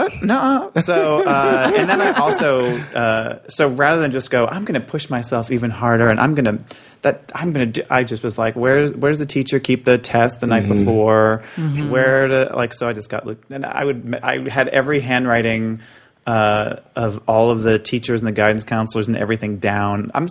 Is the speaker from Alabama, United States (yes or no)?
no; Boston, Massachusetts, United States; I'm from Boston. I grew up in a working class part of Boston called Hyde Park.